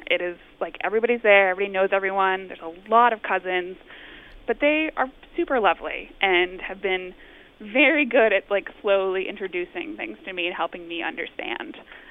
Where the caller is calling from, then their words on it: Brooklyn, New York, United States; I'm calling from Brooklyn with a story about Christmas with my in-laws.